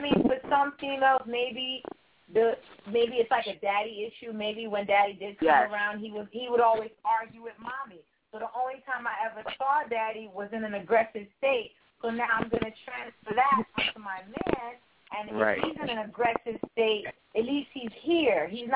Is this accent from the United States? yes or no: yes; United States; thankfully I was raised in the States with, and you know, with education and a formal learning